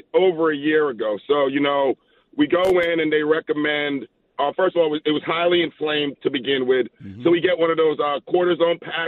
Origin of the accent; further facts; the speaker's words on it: Jamaica; also born or lived in Queens, New York; now in United States; Originally Jamaica, but, you know, a little bit of New York in there, too.